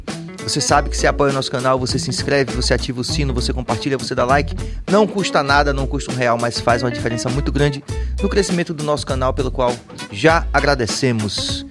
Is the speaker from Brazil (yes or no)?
yes; Northeast Region, Brazil; o São João é uma festa que diz muito sobre a nossa identidade como nordestinos